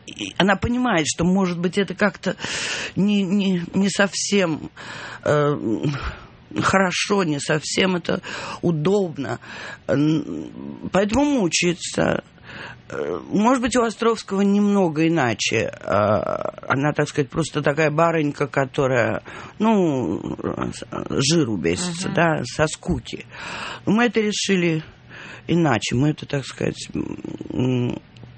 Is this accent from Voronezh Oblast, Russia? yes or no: no; Saint Petersburg, Russia; now in Moscow, Russia; как бросать родной, любимый город, где ты родился, где могилы твоих близких, родных